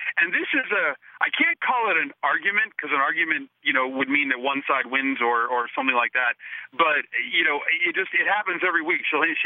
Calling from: Casper, Wyoming, United States; I'm calling from Casper, Wyoming.

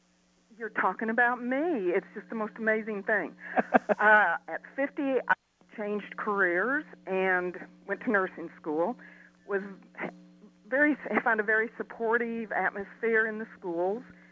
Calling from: Mineral Wells, Texas, United States; I'm calling from Mineral Wells, and my daughter in Fort Worth called

